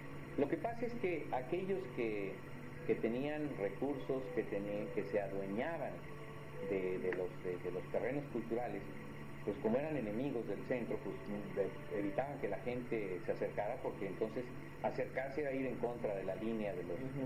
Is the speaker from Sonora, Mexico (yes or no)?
no; Chihuahua, Mexico; born there; Yo creo que yo soy mucho más fronterizo que él. Yo cuando menos nací en Chihuahua, ¿no? Más cerca de la frontera que él.